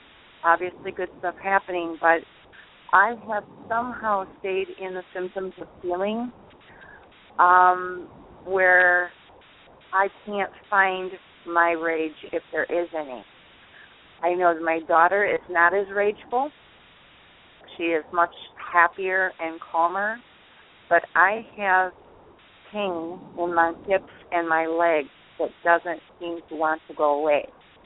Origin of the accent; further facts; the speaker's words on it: Ionia, Michigan, United States; I'm originally from Michigan. I lived in Ionia, right up the street from the prison